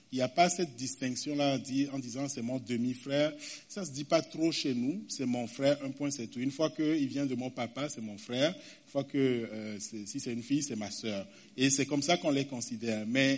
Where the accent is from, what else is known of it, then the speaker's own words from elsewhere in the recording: Togo; Mon arrière-plan familial. Je viens du Togo.